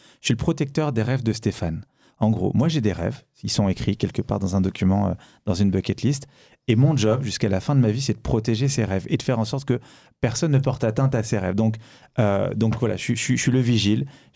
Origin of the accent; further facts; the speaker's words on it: Tunisia; Je suis tunisien, je suis tuniso-algérois, mais le côté tunisien est très important.